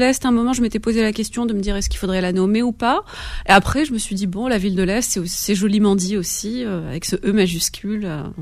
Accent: Algeria; moved away as an adult; now in France; J'ai grandi en Algérie, j'ai grandi en Algérie, je l'ai quittée pour mes études, donc je suis arrivée en France vers 18 ans.

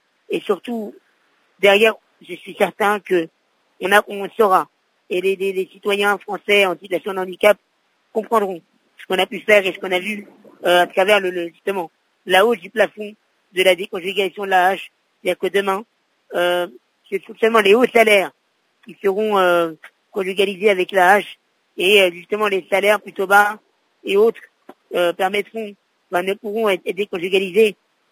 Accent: France; born there; je suis français, je suis né en France, mais mes parents sont nés en Algérie, sont dans la guerre d'Algérie.

